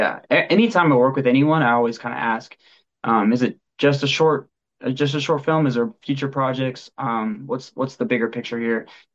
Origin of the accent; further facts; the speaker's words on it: Tennessee, United States; I'm from Tennessee myself originally, so I can kind of identify with the backwoods of stories like